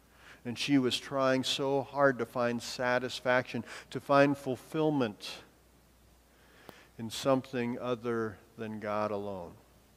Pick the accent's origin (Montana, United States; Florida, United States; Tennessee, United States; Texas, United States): Montana, United States; So, growing up in Montana, North Dakota jokes.